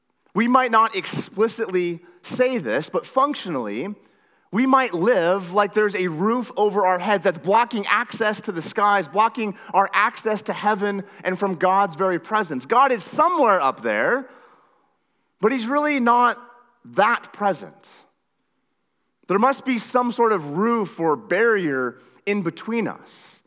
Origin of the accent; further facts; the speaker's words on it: Washington, United States; Now, I grew up in Northwest Washington. Some of you already know that.